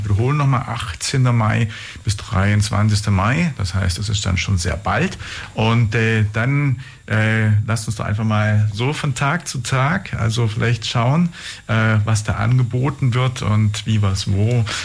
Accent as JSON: {"language": "German", "town": "Ulm", "region": "Baden-Württemberg", "country": "Germany", "tie": "born there", "said": "als gebürtiger Ulmer"}